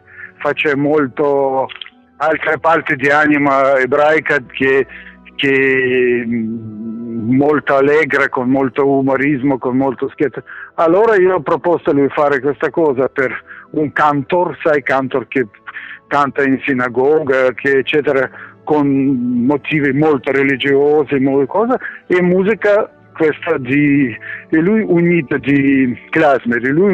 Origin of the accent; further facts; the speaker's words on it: Odesa, Odesa Oblast, Ukraine; born there; Italian is a second language; moved away; io sono nato a Odessa, una città di Ucraina dove vivevano molti ebrei